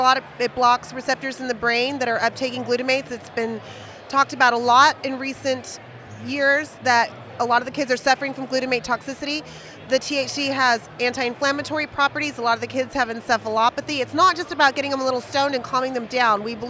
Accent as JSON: {"language": "English", "town": "Austin", "region": "Texas", "country": "United States", "said": "also from Austin."}